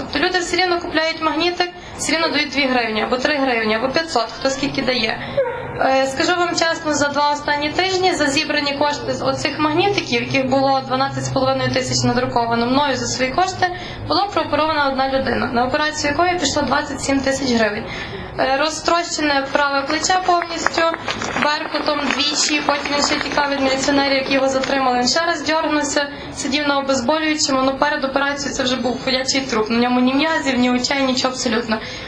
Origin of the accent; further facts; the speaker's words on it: Lviv, Lviv Oblast, Ukraine; Я зі Львова приїхала до вас зараз чи з Києва, через Львів, але не заходячи, не заїжджаючи додому